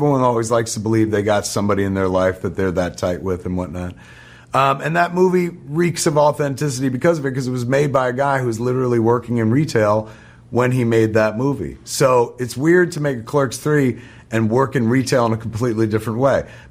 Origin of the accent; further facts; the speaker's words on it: New Jersey, United States; Whenever I tell people I'm from New Jersey my whole career, people are like, oh, New Jersey, well.